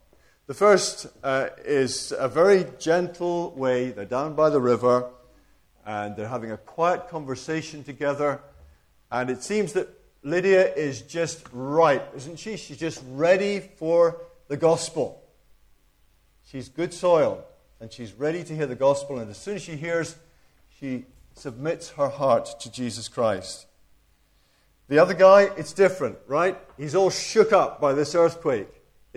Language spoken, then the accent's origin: English; Scotland, United Kingdom; And I'm really English, but I like to think I'm part Scottish because I was brought up there.